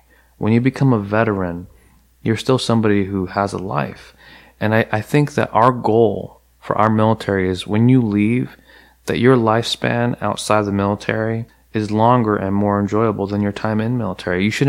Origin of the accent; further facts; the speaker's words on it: United States; I'm an American. I was born here. I love my district.